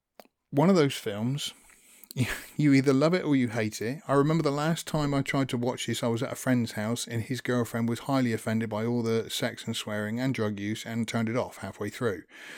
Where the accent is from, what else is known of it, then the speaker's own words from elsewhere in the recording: England, United Kingdom; I'm English and I've been to Glasgow.